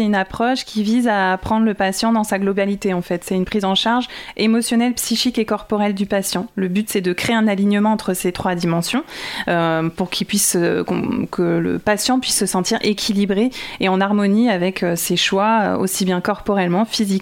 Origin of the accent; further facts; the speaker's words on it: Surgères, Nouvelle-Aquitaine, France; Exactement, j'ai été élevée à Surgères et j'ai vécu à Surgères de 6 à 19 ans.